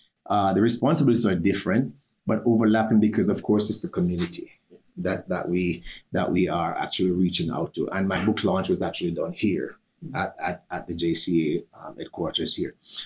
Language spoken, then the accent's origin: English; Jamaica; also born or lived in United States; now in Calgary, Canada; yes, I'm from Jamaica, and also part of it was in the States, because I lived in the States for a period of time as well too